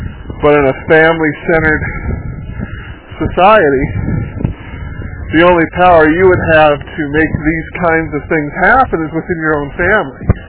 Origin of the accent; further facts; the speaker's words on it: United States; yes, I am an American, and that's where I born and I grew up. I'm 45 years old.